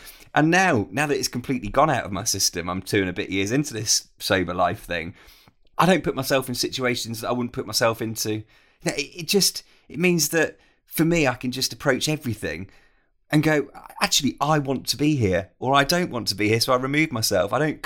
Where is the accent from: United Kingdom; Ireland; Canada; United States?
United Kingdom; Birmingham, West Midlands; I'm from Birmingham originally